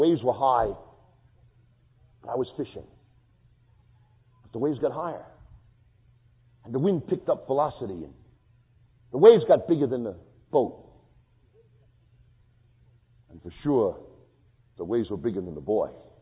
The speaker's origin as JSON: {"language": "English", "town": "Brooklyn", "region": "New York", "country": "United States", "tie": "born or raised there", "said": "the child growing up in Brooklyn, was an alcoholic dad."}